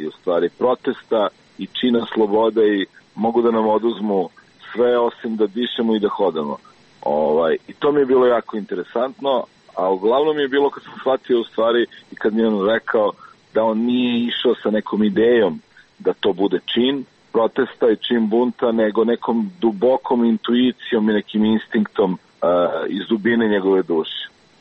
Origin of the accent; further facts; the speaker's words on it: Belgrade, Serbia; ja sam rođen u Beogradu i odrastao u Beogradu.